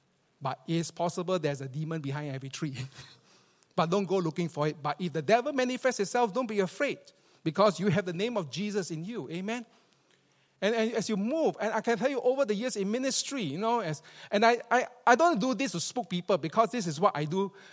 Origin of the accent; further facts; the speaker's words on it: Singapore; from where I come from Singapore, it was a common thing to see the demonic activities happening all the time.